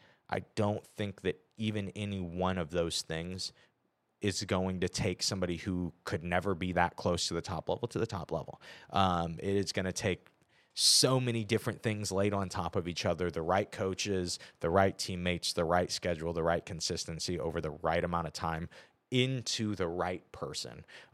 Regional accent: Midwest, United States; as a Midwesterner, it felt a little more like infamy than recognition.

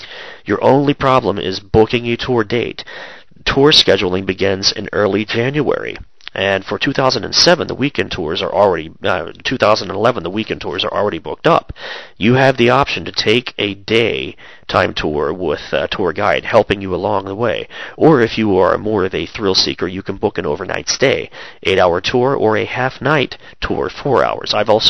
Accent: Chillicothe, Ohio, United States; the Majestic Theater here in my hometown where the webcast comes from, Chillicothe, Ohio

